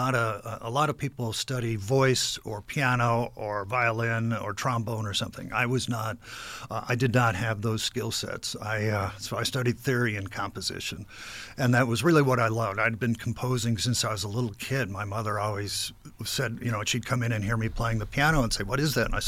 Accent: Milwaukee, Wisconsin, United States; Born and raised in the Milwaukee area, went to school as a math major of all things.

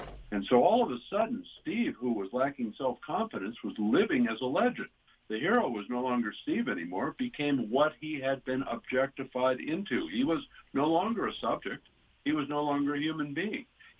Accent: Australia; You know, I grew up in Australia, and my grandfather and uncle would give me a glass of beer as a young boy once in a while.

